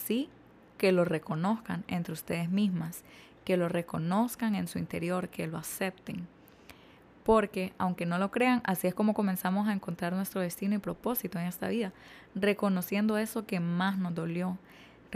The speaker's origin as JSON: {"language": "Spanish", "country": "Honduras", "said": "hondureña, 26 años"}